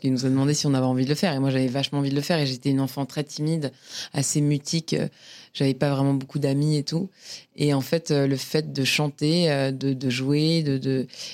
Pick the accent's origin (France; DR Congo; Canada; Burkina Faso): France; Paris, Île-de-France; Je suis née à Paris. Je crois que quand je suis née, on était dans le 14e, je crois, ou dans le 5e, je sais plus. Et j'ai grandi à Paris. Je suis vraiment une Parisienne pure souche, quoi.